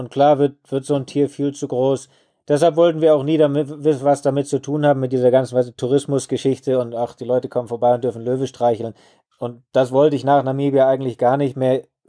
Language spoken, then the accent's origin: German; Germany; now in Botswana; Ich bin am Bodensee aufgewachsen